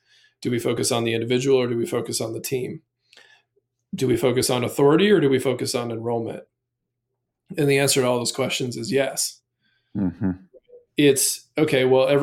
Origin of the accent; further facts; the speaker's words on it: Midwest, United States; I grew up in the Midwest. I'm a big old softie.